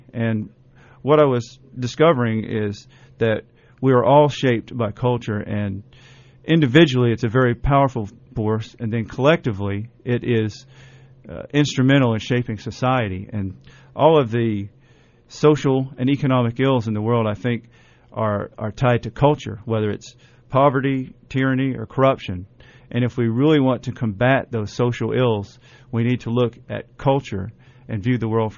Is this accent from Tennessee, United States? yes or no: yes; Knoxville, Tennessee, United States; I'm from Knoxville, Tennessee.